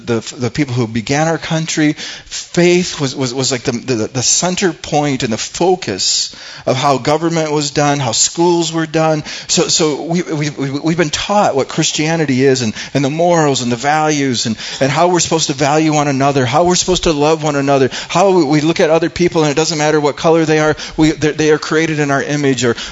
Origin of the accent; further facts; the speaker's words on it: United States; Because you and I, grown up as Americans, we're accustomed to certain ways of thinking.